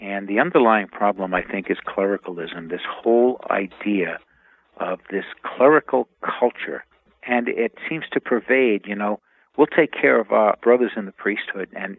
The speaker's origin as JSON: {"language": "English", "region": "New York", "country": "United States", "said": "You know, I come from New York, and of course, after 9/11 in New York City"}